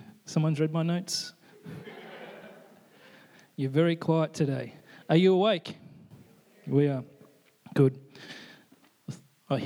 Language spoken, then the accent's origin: English; Australia; We had a family in a church that we were involved with in Brisbane, Australia. As you can tell, I am Australian